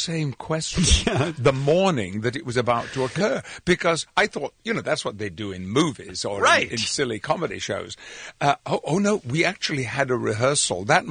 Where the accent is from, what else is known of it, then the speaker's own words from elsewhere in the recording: Yorkshire and the Humber, United Kingdom; I grew up in the West Riding of Yorkshire, which is the western edge of the county, where it abuts Lancashire